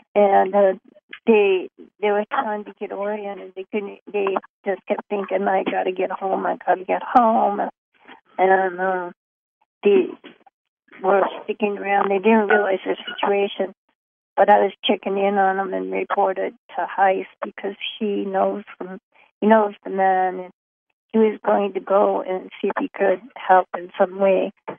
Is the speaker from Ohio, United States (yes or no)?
yes; Ohio, United States; Hi, hi, it's everybody. … from Ohio.